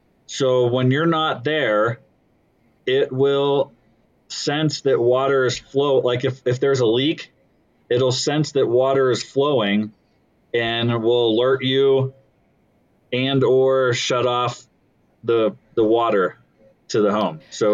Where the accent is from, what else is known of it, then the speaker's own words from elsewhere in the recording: Pennsylvania, United States; I grew up in Pennsylvania, right? That's what we had. That's what a lot of people had in houses around there.